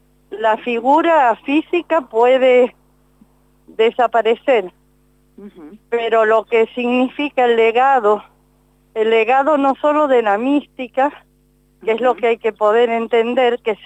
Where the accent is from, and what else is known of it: Argentina